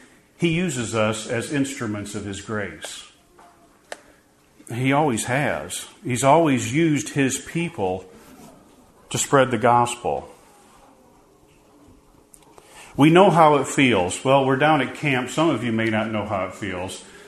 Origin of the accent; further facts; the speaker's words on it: Iowa, United States; I'm from Iowa, so Illinois people, you know what I'm talking about.